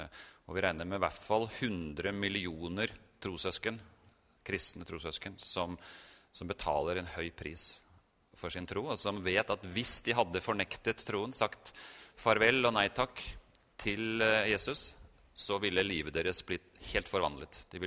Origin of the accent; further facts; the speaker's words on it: Oslo, Norway; så jeg født og oppvokst I Oslo